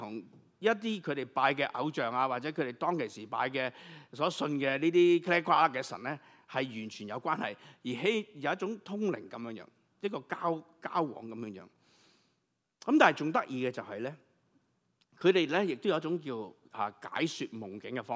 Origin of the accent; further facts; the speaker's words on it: China; 因为我们中国人就是这样。